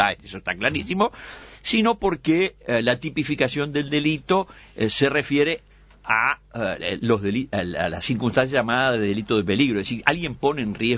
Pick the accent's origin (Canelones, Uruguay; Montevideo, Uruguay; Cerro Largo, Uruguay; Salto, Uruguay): Montevideo, Uruguay; los únicos que no tenemos nada que ver somos los ciudadanos de Montevideo